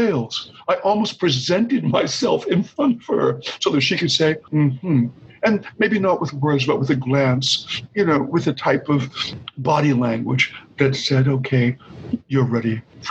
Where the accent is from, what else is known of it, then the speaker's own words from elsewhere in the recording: Roxbury, Massachusetts, United States; There was a little boy growing up in Roxbury, Massachusetts, who was a little upside down and distinctly wobbly.